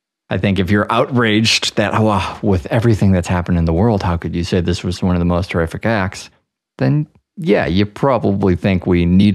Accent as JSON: {"language": "English", "country": "United States", "said": "And as an American, I think about that question as impossible to fucking interpret."}